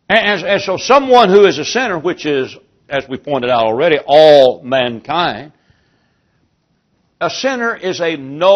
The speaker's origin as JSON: {"language": "English", "region": "Appalachia", "country": "United States", "said": "But I moved off to the city, went to school. I learned better. I'm no longer considered a hillbilly. I'm Appalachian American."}